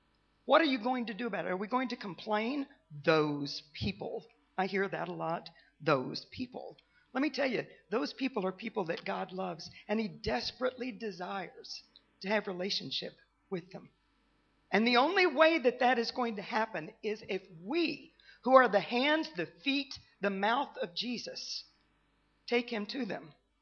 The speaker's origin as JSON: {"language": "English", "region": "Texas", "country": "United States", "tie": "born or raised there", "said": "I am from Texas. That is where I was born and raised."}